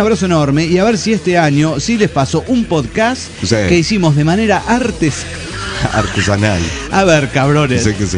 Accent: Margarita, Santa Fe, Argentina; de Margarita Santa Fe, Argentina.

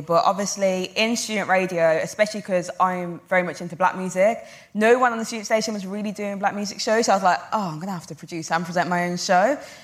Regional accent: Birmingham, West Midlands, United Kingdom; representing my hometown, Birmingham, representing LGBTQ plus communities

